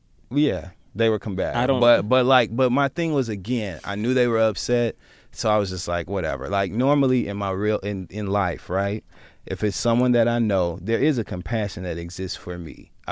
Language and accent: English; Midwest, United States; now in New York, United States; I'm from the Midwest, I'm used to being around people that, when you're in a group of people, everyone's there for that reason.